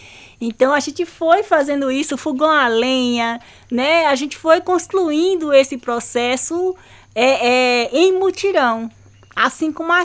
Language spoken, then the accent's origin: Portuguese; Casa Amarela, Pernambuco, Brazil; born there; Eu nasci em Casa Amarela, minha mãe também nasceu em Casa Amarela, né? Minha avó foi morar lá após ficar adulta e ter casado com meu avô Civino. E aí a gente nasce num quilombo com contexto urbano.